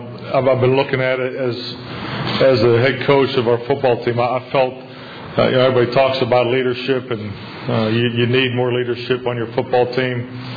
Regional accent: Pittsburgh, Pennsylvania, United States; I mean, I have a lot of memories of the Pittsburgh Steelers growing up in Pittsburgh.

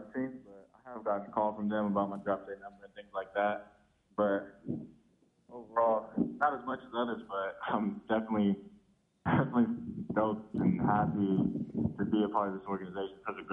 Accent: California, United States; I grew up in the Bay Area, but just knowing that they have such a great quarterback is amazing for a receiver like me.

